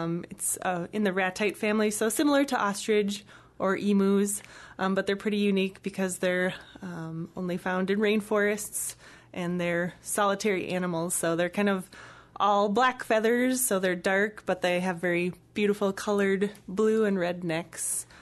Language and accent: English; Minnesota, United States; I'm from Minnesota, so encountering black bears, they're kind of intimidating, but for the most part, they just stick to themselves.